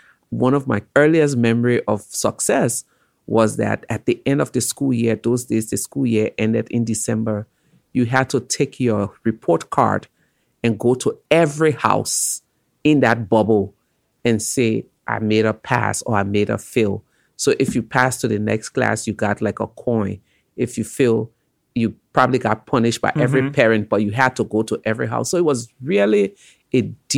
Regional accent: Liberia; Oh, my early childhood memory of Liberia was awesome. I grew up, I tell people, in a community, and I mean a real community. We had maybe 14 of Liberia's 16 tribe.

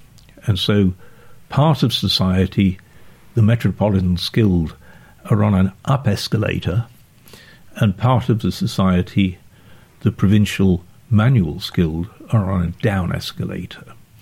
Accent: Sheffield, Yorkshire and the Humber, United Kingdom; But I didn't grow up like that. I grew up in Sheffield.

